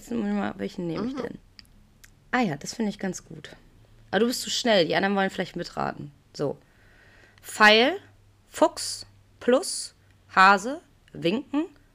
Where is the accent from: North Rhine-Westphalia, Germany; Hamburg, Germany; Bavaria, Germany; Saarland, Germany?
North Rhine-Westphalia, Germany; Aachen; Ja, ich komme aus Aachen.